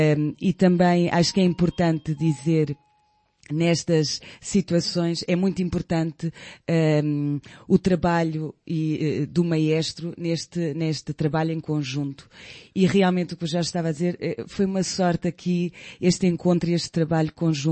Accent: Caldas da Rainha, Leiria, Portugal; also born or lived in Lisbon; now in Basque Country, Spain; Eu nasci em Caldas da Rainha.

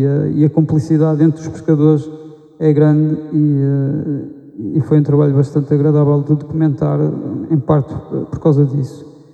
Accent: Póvoa de Varzim, Porto, Portugal; No início, eu sou da Póvoa de Varzim, a minha ideia era desenvolver este projeto ali na zona da Póvoa, Matosinhos.

